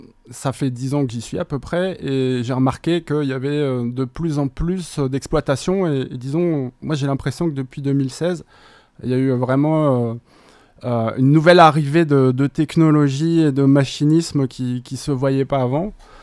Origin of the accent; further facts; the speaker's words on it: Paris, Île-de-France, France; je suis parisien, hein, il y a un peu de forêt à Paris, hein. Et du coup, je suis remonté à Paris l'année dernière